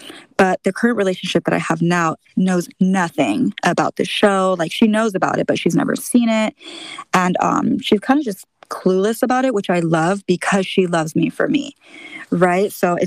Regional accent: San Diego, California, United States; growing up in San Diego, I grew up partying 16 and it kind of just bled into my 20s.

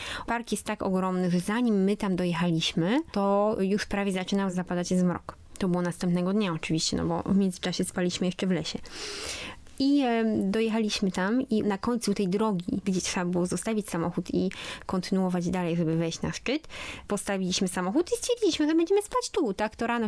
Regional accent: Olsztyn, Warmian-Masurian Voivodeship, Poland; Bo jestem z Olsztyna, nie? A tam to nie ma takiego wiatru

